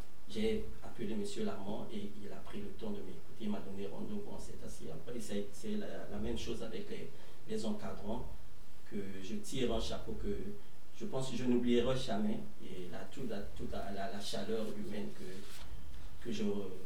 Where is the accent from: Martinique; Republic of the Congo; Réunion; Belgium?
Republic of the Congo; Brazzaville; Je suis du Congo Brazzaville, en Afrique centrale.